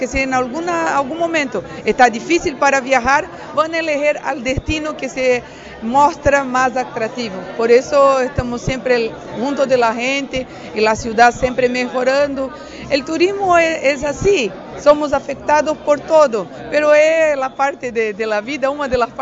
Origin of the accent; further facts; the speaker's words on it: Balneario Camboriú, Santa Catarina, Brazil; yo por ejemplo vengo de Balneario Camboriú